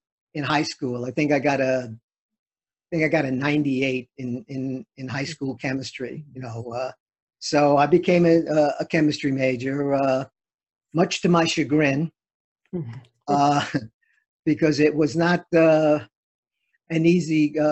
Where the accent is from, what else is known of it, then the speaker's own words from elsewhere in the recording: New York, United States; I spent probably the first 25 years of my life in a square mile. I moved from Pominock to Aguilar Gardens, and then when I got married, we lived in Campus Hall.